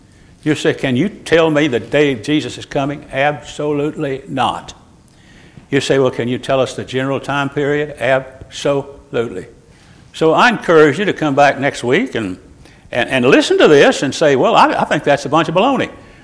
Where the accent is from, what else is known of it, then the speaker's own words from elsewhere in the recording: Ireland; So if you think I'm full of baloney, I am, I'm Irish.